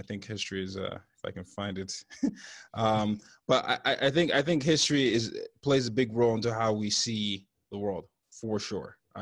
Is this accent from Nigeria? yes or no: yes; Nigeria; I'm Nigerian, so I'm not even African-American